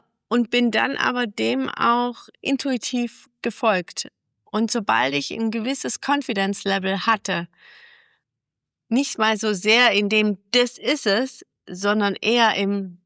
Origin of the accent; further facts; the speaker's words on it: Ravensburg, Baden-Württemberg, Germany; born there; bin 44 Jahre alt und bin gebürtige Ravensbürgerin